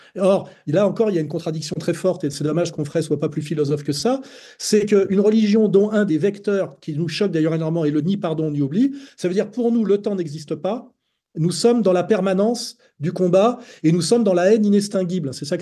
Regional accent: Paris, Île-de-France, France; Quand j'étais gamin, j'étais à Montparnasse

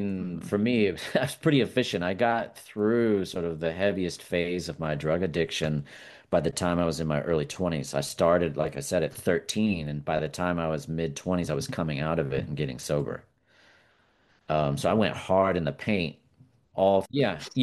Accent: Richmond, Virginia, United States; now in Asheville, United States; I grew up in Richmond, Virginia.

